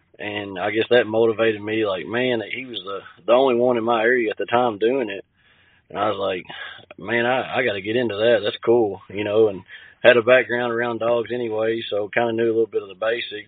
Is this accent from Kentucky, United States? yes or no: yes; Kentucky, United States; Yeah, I'm from Western Kentucky. I started hunting, I guess, at a pretty young age